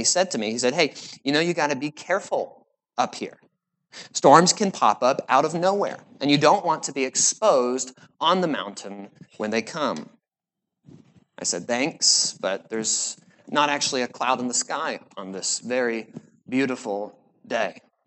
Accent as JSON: {"language": "English", "region": "Florida", "country": "United States", "tie": "born or raised there", "said": "my wife and I, we grew up in Florida, but we've been incredibly eager to get up to Maine"}